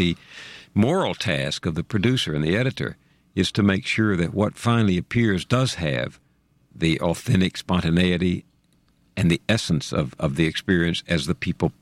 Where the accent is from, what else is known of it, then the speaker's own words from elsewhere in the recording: the South, United States; Place talked to you when you were growing up in the South, and you absorbed place so that I wanted to go where people were.